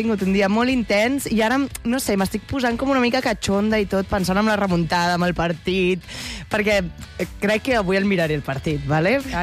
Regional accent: Barcelona, Catalonia, Spain; som dues persones de Poblenou

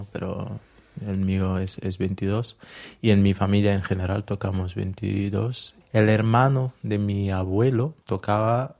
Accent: Ziguinchor, Senegal; Sí, de Casamance. Soy del Ziguinchor, és la capital de Casamance, diguem-ne, sí.

